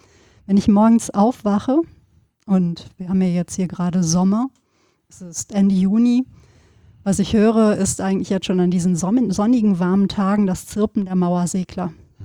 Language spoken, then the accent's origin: German; North Rhine-Westphalia, Germany; wir kommen ja auch beide aus Gegenden, du aus dem Bergischen, ich aus dem Sauerland, wo es immer viel geregnet hat.